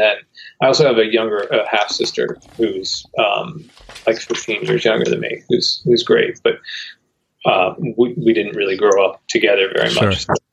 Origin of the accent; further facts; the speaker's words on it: Pennsylvania, United States; also born or lived in Manhattan, United States; Well, I was born in Manhattan, but I grew up, for the first like 8 to 10 years, I was in Pennsylvania, in the Poconos is what they call it, in a really, really small town.